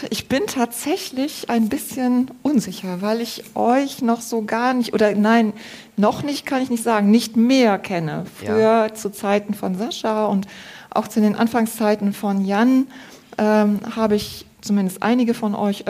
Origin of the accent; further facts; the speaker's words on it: Brühl, North Rhine-Westphalia, Germany; Ich komme aus Brühl